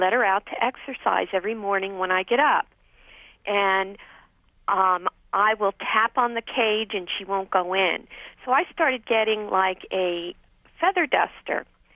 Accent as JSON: {"language": "English", "town": "Port St. Lucie", "region": "Florida", "country": "United States", "said": "I'm from Port St. Lucie, Florida."}